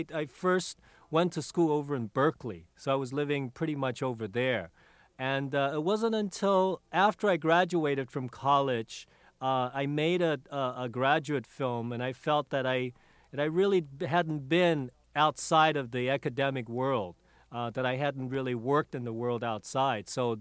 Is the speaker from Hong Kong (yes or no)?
yes; Hong Kong; I mean, you know, American, but living and growing up in Hong Kong.